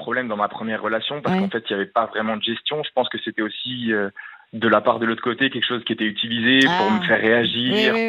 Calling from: Paris, Île-de-France, France; J'ai 25 ans et je viens de Paris.

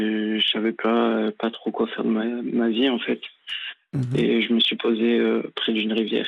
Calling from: Mont-de-Marsan, Nouvelle-Aquitaine, France; J'ai 22 ans, je suis de Mont-de-Marsan.

